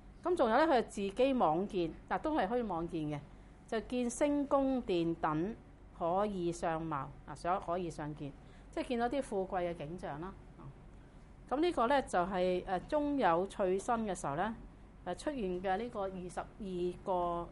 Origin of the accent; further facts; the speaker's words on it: China; 我哋中國人唔係咁接受嘅